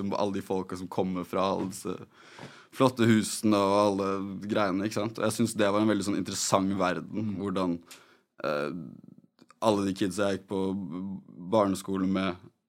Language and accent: Norwegian; Oslo, Norway; Jeg har vokst opp på Adamstuen